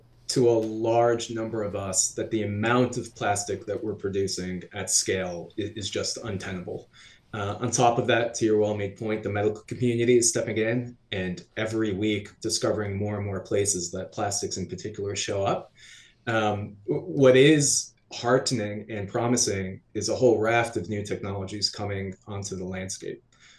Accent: Connecticut, United States; So here in the U.S. and in my hometown of Connecticut now, we just raised the redemption rate from 5 cents to 10 cents.

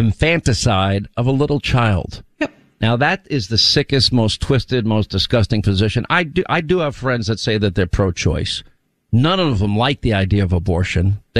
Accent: New York, United States; also born or lived in Rhode Island / California / Alabama / Georgia; By the way, I grew up in New York and then I lived 5 years in Rhode Island, 5 years in California, 2 years in Alabama, 4 years in Georgia.

